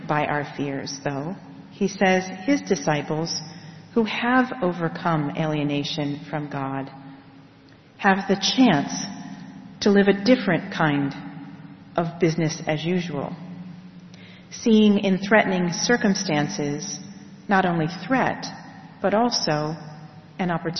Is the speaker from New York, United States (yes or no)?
yes; Rochester, New York, United States; I think also of Corpus Christi Catholic Church in Rochester, New York, my hometown